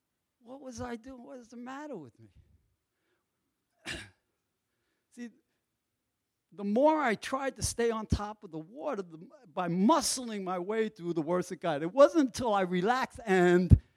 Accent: New York City, New York, United States; See, I grew up in the Bronx. There's not many of us water skied in the Bronx.

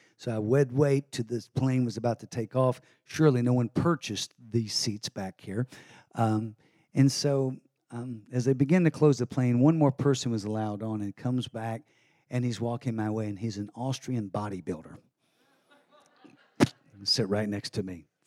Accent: Texas, United States; I see things like I used to do as a hardened Texan, which was my big thing. I'm a Texan. This is the way it goes. And I still am.

